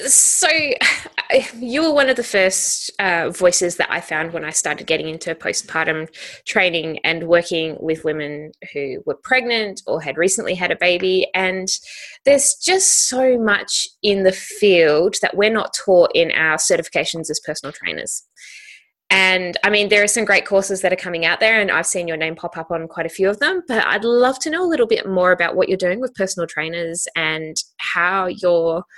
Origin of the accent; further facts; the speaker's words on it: Australia; I'm Australian, obviously, and we have our own social justice issues down here.